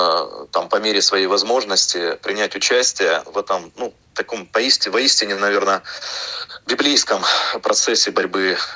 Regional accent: Far East, Russia; я сам россиянин с Дальнего Востока

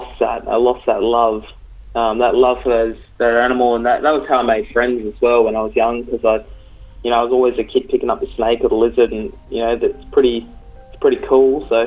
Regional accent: Nowra, New South Wales, Australia; born there; and that's where I was born as well. I was born in Nowra, so it's kind of like I'd always spent time in the Illawarra and South Coast.

